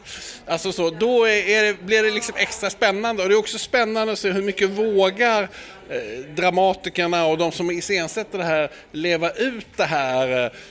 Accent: Skåne, Sweden; han tittade på det och det var så roligt och vi kom från Skåne och det gjorde han också

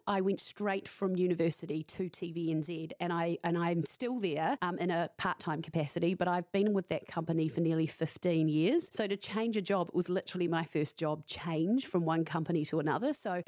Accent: Tarurutangi, Taranaki, New Zealand; So I grew up on a dairy farm in Taranaki, which is about, it's a place called Tarurutangi, which is 10 minutes out of New Plymouth. Very much a country upbringing

